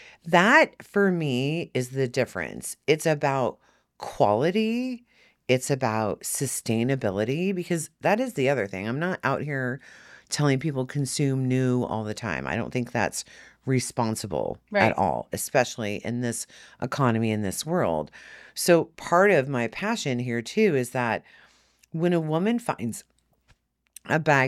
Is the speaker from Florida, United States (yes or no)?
no; Nebraska, United States; I don't know if that's how they pronounce it because I'm from Nebraska